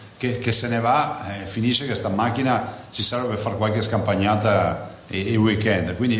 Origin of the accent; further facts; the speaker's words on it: Veneto, Italy; noi ci siamo come Veneti, sanità del Veneto c'è.